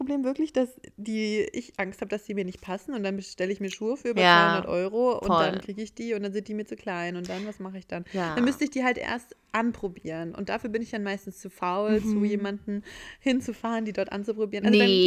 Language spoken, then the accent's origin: German; Kassel, Hesse, Germany; now in Vienna, Austria; Da war ich in Kassel, in meiner Heimatstadt.